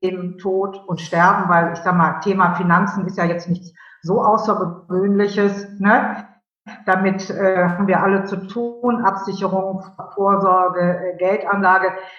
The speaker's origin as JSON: {"language": "German", "town": "Cologne", "region": "North Rhine-Westphalia", "country": "Germany", "said": "Und ich bin Kölnerin"}